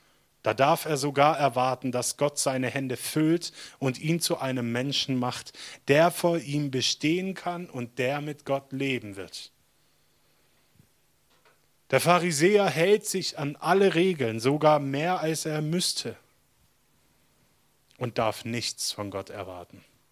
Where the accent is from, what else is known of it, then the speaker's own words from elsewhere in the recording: Baden-Württemberg, Germany; ich komme aus dem Schwabenland, da glänzen die Fassaden und die Audis und Mercedes auch.